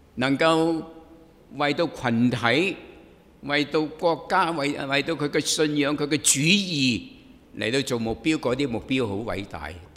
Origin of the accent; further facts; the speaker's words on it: China; 我们中国人又讲五福六福讲啲短程的目标